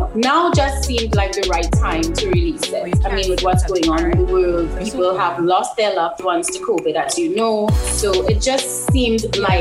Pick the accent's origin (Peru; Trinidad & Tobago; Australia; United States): Trinidad & Tobago; Well, I am from Trinidad and Tobago.